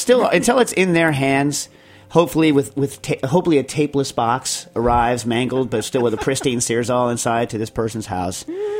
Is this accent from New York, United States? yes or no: yes; New York, United States; Oh, I mean, I'm a New Yorker, so vintage.